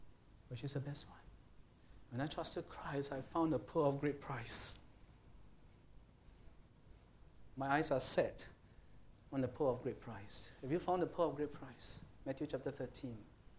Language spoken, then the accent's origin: English; Singapore; I'm a Singaporean.